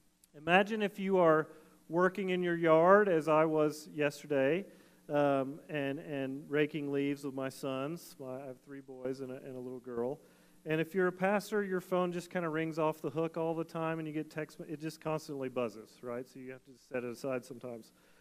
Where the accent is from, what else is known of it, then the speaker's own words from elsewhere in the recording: Tennessee, United States; but I grew up in Tennessee, so I'm a redneck too